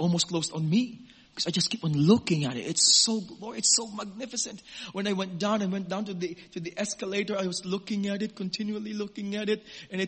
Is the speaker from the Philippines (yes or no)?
yes; Philippines; now in Australia; because as a Filipino, I only see in pictures and videos.